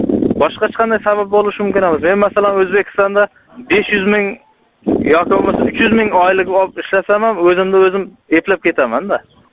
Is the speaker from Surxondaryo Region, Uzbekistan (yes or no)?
yes; Surxondaryo Region, Uzbekistan; Surxondaryodanman desam